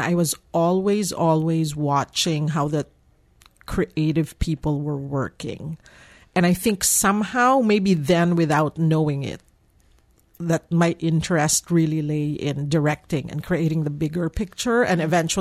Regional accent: Philippines; moved away; I came from the Philippines coming here, yes.

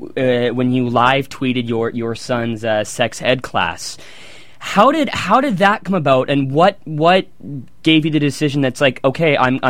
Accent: Canada; Well, as someone who was born and born and raised in Canada, it just strikes me as a little odd

